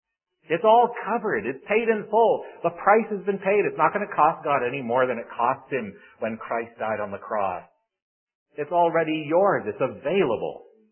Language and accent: English; St. Catharines, Ontario, Canada; I'm just from across the lake in St. Catharines, a little town on the other side of the lake.